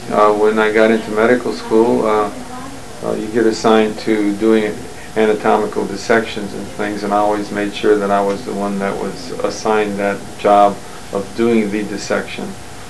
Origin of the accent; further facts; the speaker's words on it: Lorain, Ohio, United States; I'm from Ohio originally. It's a small town west of Cleveland called Lorain, Ohio. My father came from overseas when he was 12 or 14.